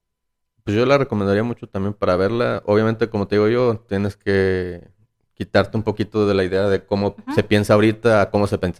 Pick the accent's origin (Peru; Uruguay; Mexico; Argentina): Mexico; porque somos machos mexicanos, alfa, lo que tú quieras